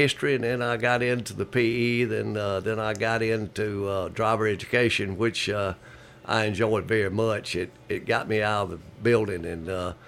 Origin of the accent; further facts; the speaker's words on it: Prattville, Alabama, United States; I'm from Prattville, what we know now, Pine Level.